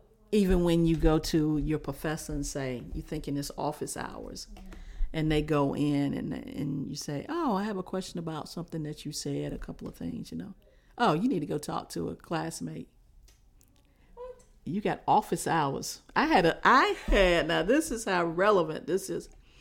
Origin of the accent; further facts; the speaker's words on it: Chapel Hill, North Carolina, United States; But also growing up in Pine Nose, we had what we call the Green Center or the Pine Nose Center, which was 8 years of my life was right across the street from me.